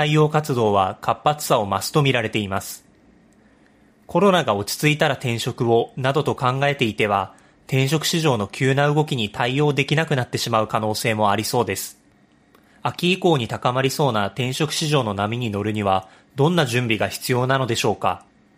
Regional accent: Kyushu, Japan; 僕の地元の九州の方でも結構な被害が出ていました。

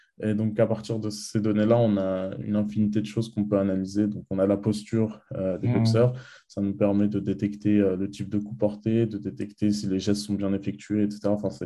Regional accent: Aulnay-sous-Bois, Île-de-France, France; J'ai 23 ans. Je suis né à Bondy dans le 93 et j'ai grandi à Aulnay-sous-Bois. C'est la ville où je vis actuellement.

